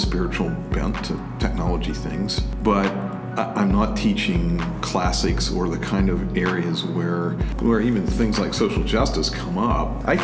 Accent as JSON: {"language": "English", "town": "Springs", "region": "Pennsylvania", "country": "United States", "tie": "born or raised there", "said": "I grew up in Allegheny Conference, same conference University of Mennonite Church is a part of. Grew up in a small place called Springs, southwestern Pennsylvania. Attended a Mennonite church there. Came here in 1977."}